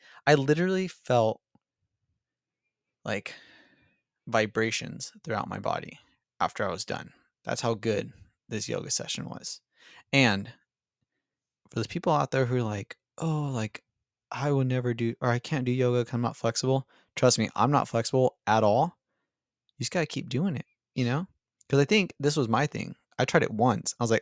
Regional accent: California, United States; So we are a couple from Southern California.

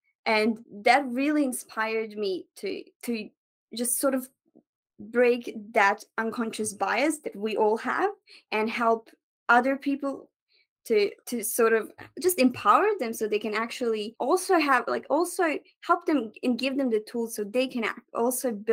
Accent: Bosnia & Herzegovina; now in Australia; So because I came from Bosnia

